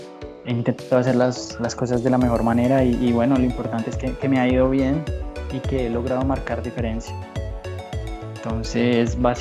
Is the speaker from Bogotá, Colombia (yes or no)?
yes; Bogotá, Colombia; moved away; Bueno, recuerda que yo vengo de Bogotá, ¿no?